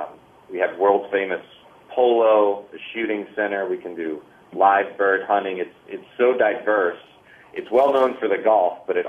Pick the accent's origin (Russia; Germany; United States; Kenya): United States; New Orleans, Louisiana; The food here is spectacular, and I'm from New Orleans, so me saying that should mean something.